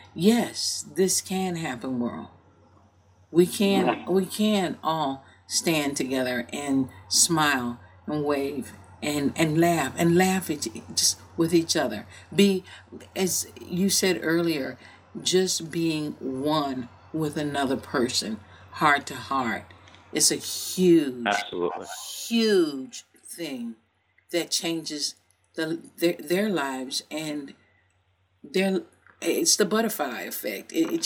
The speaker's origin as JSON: {"language": "English", "region": "New York", "country": "United States", "said": "you're a New Yorker like I'm a New Yorker"}